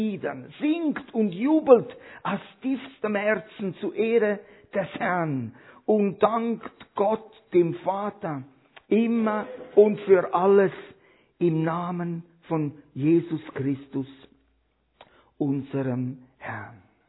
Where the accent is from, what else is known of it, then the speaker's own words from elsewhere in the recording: Switzerland; Ja, viele Menschen haben dafür gearbeitet, aber wie sagt man ja bei uns in der Schweiz, an Gottes Segen ist alles gelegen.